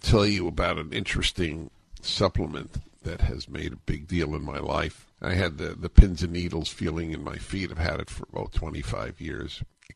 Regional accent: New York, United States; Jewish kid growing up in New York, going to Columbia, what else is he going to be?

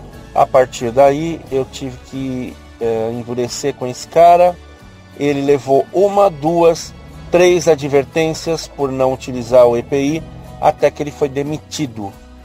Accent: São Paulo, Brazil; eu sou de São Paulo.

